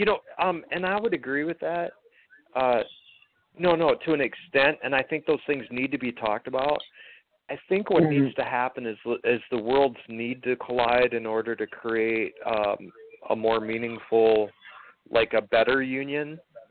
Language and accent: English; South Dakota, United States; I'm from South Dakota originally